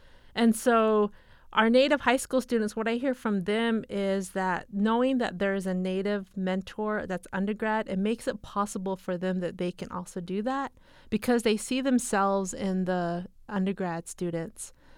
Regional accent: Ganado, Arizona, United States; I'm originally from Ganado, Arizona, and I currently work at Arizona State University as a postdoctoral scholar.

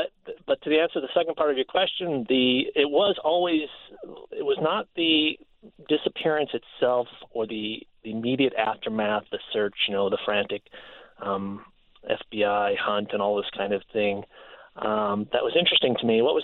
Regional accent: Midwest, United States; I'm a Midwesterner, so the mountains are kind of a big, exciting deal to me

